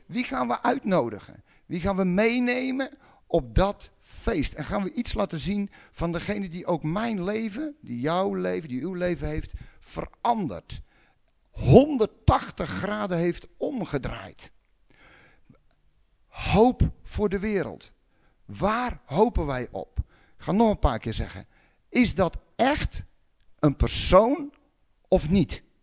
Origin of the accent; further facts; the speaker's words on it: South Holland, Netherlands; Ik kom uit de polder van de Vijf Herenlanden. Daar heb je veel van die twijgjes.